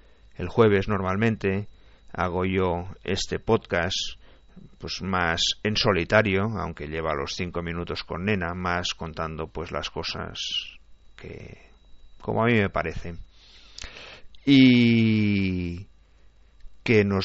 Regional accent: Barcelona, Catalonia, Spain; born there; Yo nací en Barcelona, y en Barcelona hablamos un catalán estándar, muy asequible, y cuando hablamos castellano o español, pues se nos entiende bastante bien.

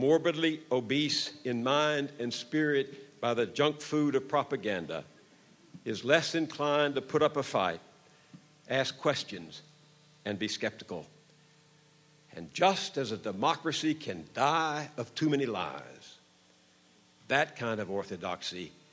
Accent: the South, United States; I grew up in the South, where the truth about slavery, race, and segregation had been driven from the pulpits

